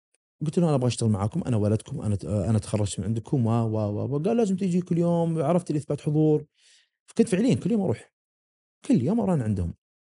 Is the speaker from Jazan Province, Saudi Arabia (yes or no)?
no; Dammam, Eastern Province, Saudi Arabia; عندنا في الدمام ذيك الأيام